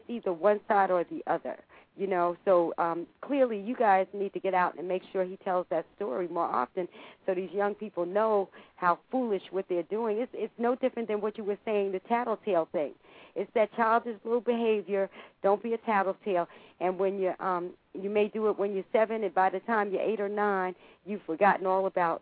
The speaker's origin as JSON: {"language": "English", "town": "Englewood", "region": "New Jersey", "country": "United States", "lives_now": "Atlanta, United States", "said": "That's where I'm in Atlanta now, but I'm from Englewood, and I'm from old school Englewood"}